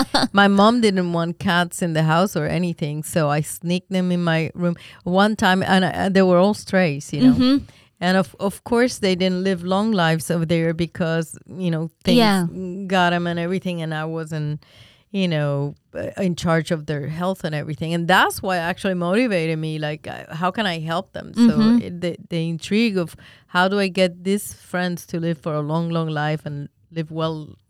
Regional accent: Puerto Rico; also born or lived in New York, United States; now in Winter Haven, United States; I was born in New York, grew up in Puerto Rico, and in a small town.

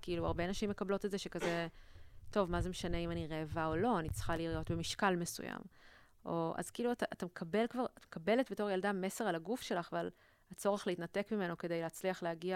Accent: Tel Aviv, Tel Aviv District, Israel; גדלתי ברמת אביב. אבא שלי פרופסור, אז תמיד גדלנו ליד האוניברסיטה.

